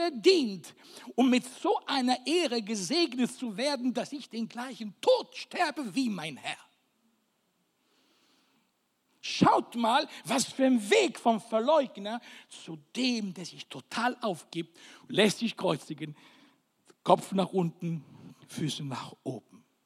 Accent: Sicily, Italy; accent: Sicilian; Ich kenne das aber nur auf Sizilianisch, mal lieber auf unserem Dialekt, weil das reimt sich nur auf Sizilianisch

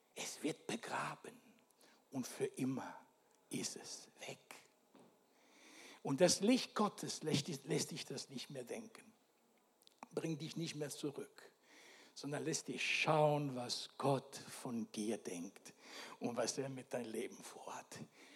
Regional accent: Italy; Sorry, ich bin Italiener

